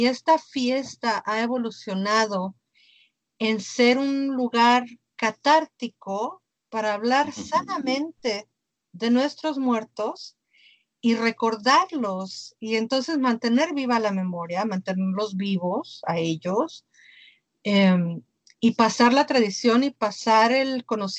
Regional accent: Mexico City, Mexico; como yo soy de la Ciudad de México, no estaba yo muy empapada de todas estas cosas tan tradicionales y tan de los pueblos chicos

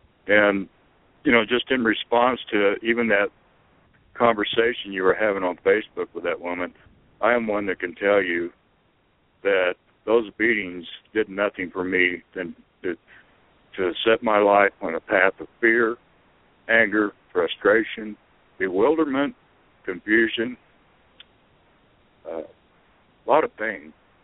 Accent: Kansas, United States; I grew up in Kansas, so a little bleed over.

